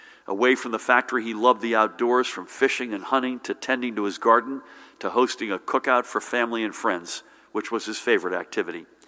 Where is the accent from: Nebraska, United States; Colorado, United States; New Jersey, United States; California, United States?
New Jersey, United States; Middletown; she was a graduate of my hometown, one of my hometown high schools, Middletown High School North